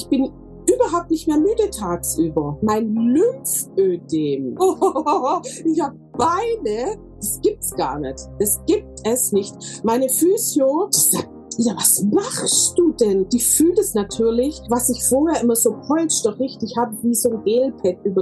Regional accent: Tübingen, Baden-Württemberg, Germany; Ich komme aus Tübingen und habe da ein kleines Bestattungsunternehmen.

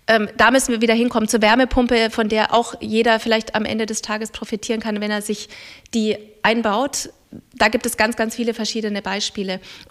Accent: Bavaria, Germany; mein Zuhause, wo ich herkomme aus Mittelfranken. Meine Eltern haben dort ein Haus, meine Mutter lebt da auch immer noch, meine Schwester lebt

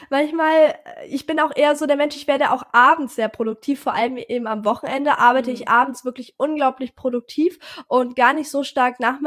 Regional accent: Hamburg, Germany; ich bin 17 Jahre alt, ich komme aus Hamburg

